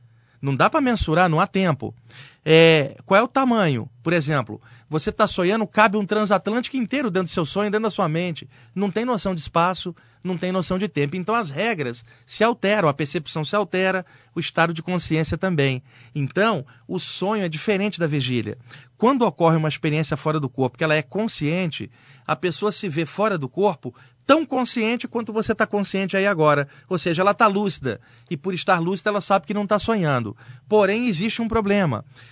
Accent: Maranhão, Brazil; now in São Paulo, Brazil; eu tenho 1 metro e pouco de altura, sou moreno, eu sou do Maranhão, vim para São Paulo.

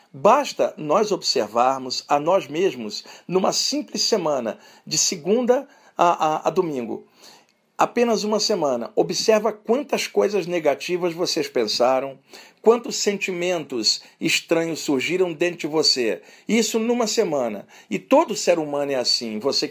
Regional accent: Rio de Janeiro, Brazil; Só que o meu corpo nasceu no Brasil, no Rio de Janeiro. Então eu falo assim, sou carioca e sou brasileiro.

